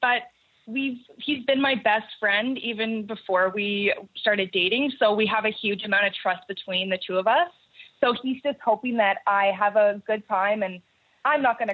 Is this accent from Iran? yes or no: no; Port Coquitlam, British Columbia, Canada; I'm 22 years old. I'm from Port Coquitlam in British Columbia.